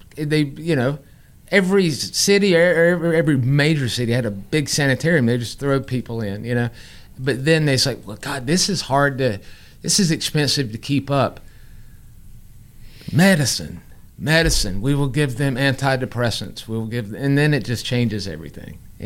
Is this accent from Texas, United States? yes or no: yes; Texas, United States; I'm from Texas.